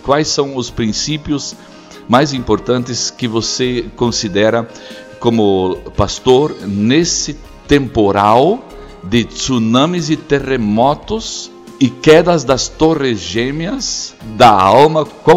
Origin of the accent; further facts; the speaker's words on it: Brazil; eu disse que eu sou do Brasil, não posso voltar